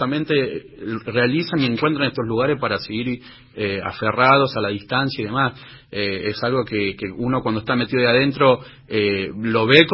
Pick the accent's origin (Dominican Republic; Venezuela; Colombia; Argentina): Argentina; San Justo, Buenos Aires Province; also born or lived in Morón; yo nací en Morón, acá en Buenos Aires, me crié en La Matanza de San Justo